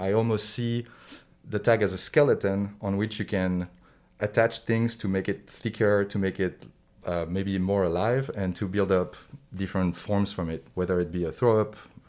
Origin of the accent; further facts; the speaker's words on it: Paris, Île-de-France, France; now in New York, United States; Yep. Born and raised in Paris.